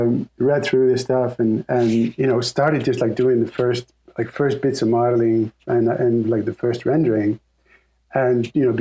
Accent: Iceland; English is a second language; moved away as an adult; now in United States; So I'm originally from Iceland. So mm-hmm. I applied to music school out here in the States, and I got accepted.

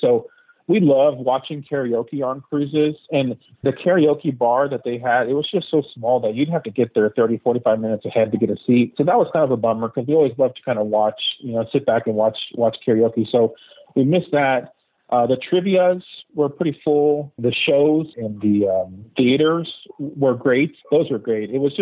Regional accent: Texas, United States; We're from Texas, so we got a lot of Mexican down here.

